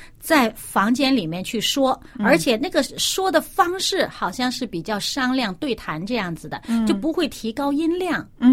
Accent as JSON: {"language": "Chinese", "country": "China", "said": "我们中国人有些地方的人，他这个语言特点呢，个性啊，他是说话声音很大的。"}